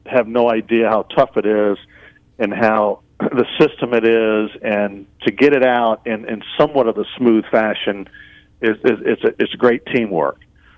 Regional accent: Virginia, United States; And you know, he was my guy growing up in Virginia, as we all know.

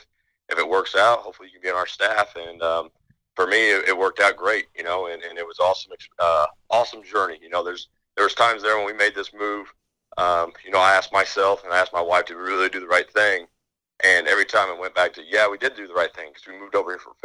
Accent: Decatur, Illinois, United States; I'm actually from, born and raised in Decatur, Illinois. I went to high school there in Decatur, went to a private school, Decatur St. Teresa.

